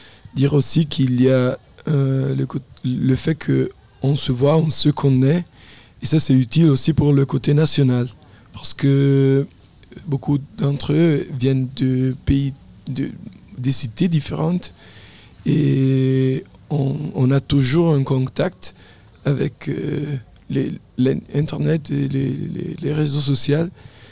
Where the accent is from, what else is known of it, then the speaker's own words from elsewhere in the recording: Aosta Valley, Italy; French is a second language; Oui, je suis italien, mais en fait, la vallée d'Os, on étudie le français parce que la région est bilingue.